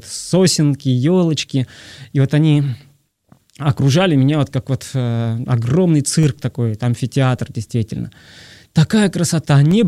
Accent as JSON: {"language": "Russian", "region": "Trans-Urals", "country": "Russia", "lives_now": "Moscow, Russia", "said": "И я, приехав из Зауралья, сдал документы, сдал экзамены все"}